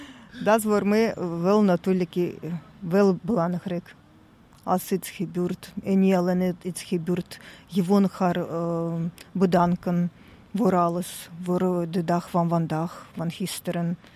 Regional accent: Vladikavkaz, North Ossetia–Alania, Russia; Dutch is a second language; now in Belgium; Ik ben van Kaukasusgebergten, van Vladikavkaz. We hebben mooie bergen daar ook.

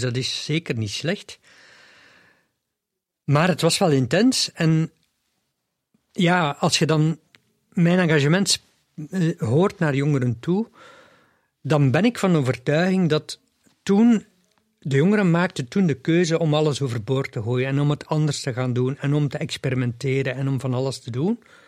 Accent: Oudenaarde, East Flanders, Belgium; now in Leuven, Belgium; Ik woon al 40 jaar in Leuven. Ik kom uit Oudenaarde en ik heb nog altijd contacten met Oudenaarde.

